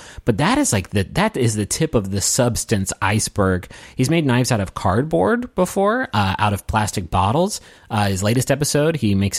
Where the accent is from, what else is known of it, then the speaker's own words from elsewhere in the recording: Appalachia, United States; I think I say mobiles, but I'm from Appalachia and say like 40% of words incorrectly.